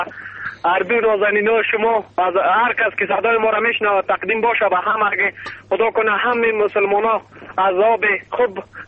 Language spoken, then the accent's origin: Persian; Chak, Wardak, Afghanistan; چاه آب آشینامیدنی بسیار آب خوب داریم در ولسوالی چک، در ولایت ما در وردگ بسیار یک آب خوب است.